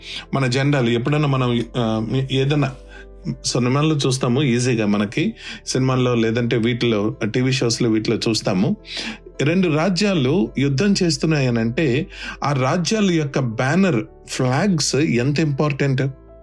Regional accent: Nuzvid, Andhra Pradesh, India; also born or lived in Kurnool; నేను పుట్టింది నూజివీడు, యూనో పెరిగింది కృష్ణా జిల్లా, చదువుకున్నది కర్నూలు

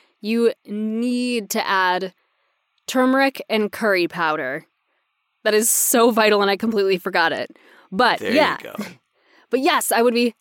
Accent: Chicago, Illinois, United States; I am from Chicago.

